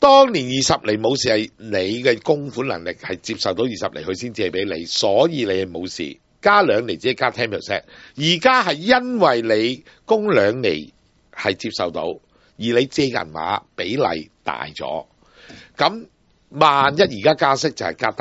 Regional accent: Hong Kong; 唔好牵我哋香港人啊，香港啲普罗市民啊

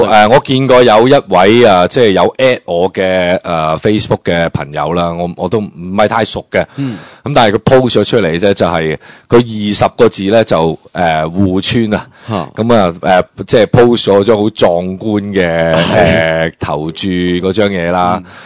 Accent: Hong Kong

